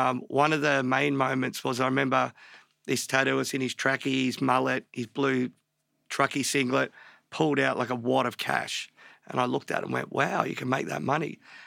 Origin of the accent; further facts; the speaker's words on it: East Preston, Victoria, Australia; Born in Panch Hospital in Northcote in like early 70s. Grew up in an area called East Preston.